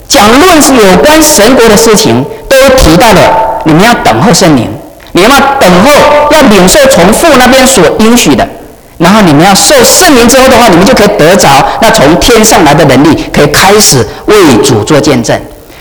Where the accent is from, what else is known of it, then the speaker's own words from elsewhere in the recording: Hong Kong; now in Canada; 还是说我们从香港移民过来的时候的话，哎，香港开车是在哪边？